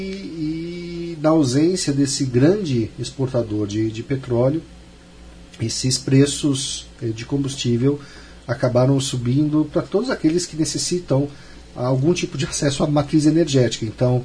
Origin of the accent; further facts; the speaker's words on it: Ribeirão Preto, São Paulo, Brazil; Eu sou também de Ribeirão Preto, então a minha cidade natal também faz parte desse polo regional importante do interior do Brasil